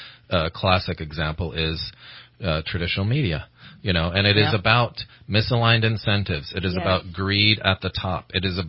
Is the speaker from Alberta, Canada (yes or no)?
yes; Calgary, Alberta, Canada; I know in Calgary, Alberta, Canada, my home country